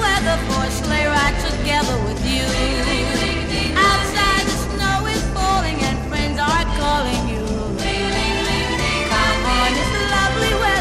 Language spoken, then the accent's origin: Greek; Drapetsona, Attica, Greece; Δραπετσόνα. Ήταν σε γειτονιά υπέροχη, με ασπρόμαυρο πλακάκι